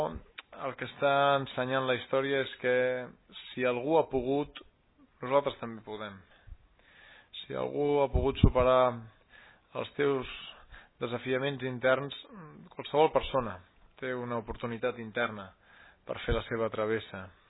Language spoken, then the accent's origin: Catalan; Montcada i Reixac, Catalonia, Spain; born there; now in Montseny, Spain; jo soc nascut a Montcada i Reixac, prop de Barcelona, i visc ara al Montseny